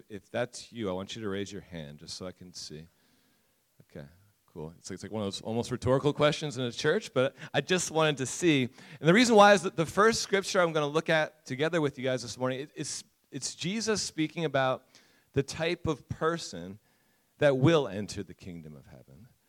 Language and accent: English; United States; accent: American; now in Cape Town, South Africa; I'm American, you'll hear the accent if you haven't already.